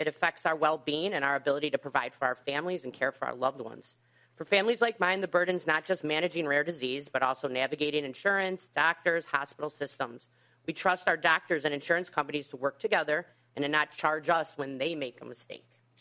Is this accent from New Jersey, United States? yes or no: no; Inver Grove Heights, Minnesota, United States; I am from Invergrove Heights, Minnesota. I live there with my husband, Dennis, and my two sons